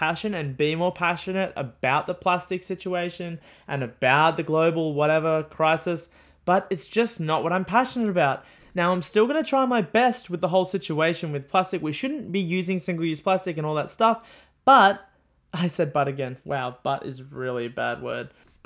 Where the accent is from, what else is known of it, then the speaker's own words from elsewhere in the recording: Australia; Okay, I'm Aussie, I'm Australian, so obviously bear with me.